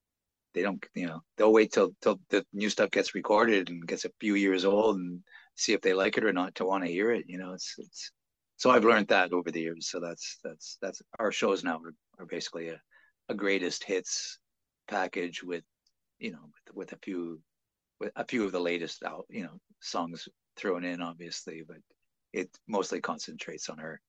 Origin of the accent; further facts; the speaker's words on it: Montreal, Quebec, Canada; growing up in Montreal was an interesting place to grow up. It's a slice of Europe in the middle of North America, and like all the signage is in French. That everybody speaks French, so that's how I grew up.